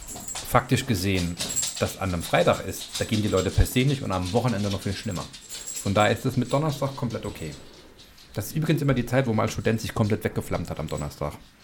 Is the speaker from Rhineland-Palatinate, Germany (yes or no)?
no; Leidersbach, Bavaria, Germany; Es ist wie mein Heimatort im wunderbaren Frankenland. Leidersbach ist genauso langgezogen.